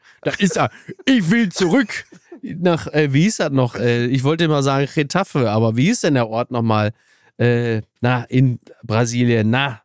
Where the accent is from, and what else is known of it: Germany; moved away